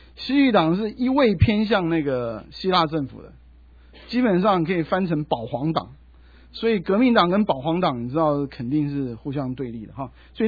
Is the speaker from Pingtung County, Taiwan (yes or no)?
yes; Pingtung, Pingtung County, Taiwan; now in United States; 那个风在我的老家屏东叫落山风，那个很厉害的